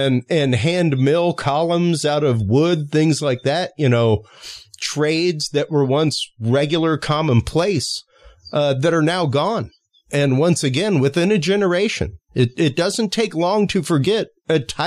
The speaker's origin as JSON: {"language": "English", "region": "Louisiana", "country": "United States", "said": "the example that I give is I'm Cajun. My mother is 100% Cajun."}